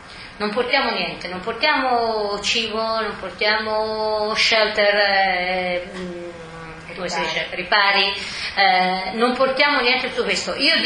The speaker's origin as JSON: {"language": "Italian", "country": "Sri Lanka", "said": "E io vengo dallo Sri Lanka"}